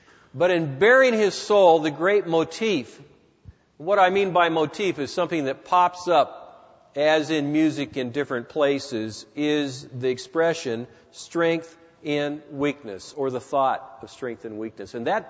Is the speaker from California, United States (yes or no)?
yes; California, United States; I can say that because I come from California.